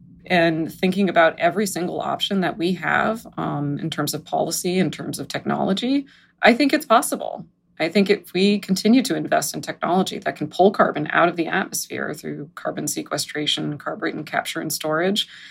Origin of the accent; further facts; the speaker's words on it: New Jersey, United States; born there; I can say this, I was born in New Jersey, so I'm allowed to say that.